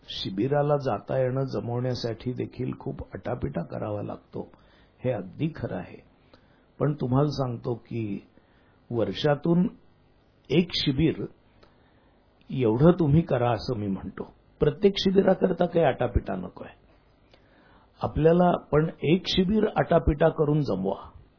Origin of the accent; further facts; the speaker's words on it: Pune, Maharashtra, India; तेव्हाचं जे पुणे होतं, ज्या पुण्यामध्ये आमचं लहानपण गेलं त्या पुण्यामध्ये